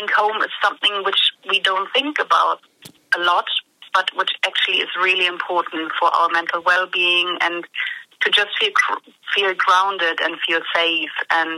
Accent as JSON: {"language": "English", "country": "Germany", "second_language": "English", "moved": "as an adult", "lives_now": "London, United Kingdom", "said": "As you probably can hear, I'm from Germany. And I am a photographer. I'm living in London since about 5 years."}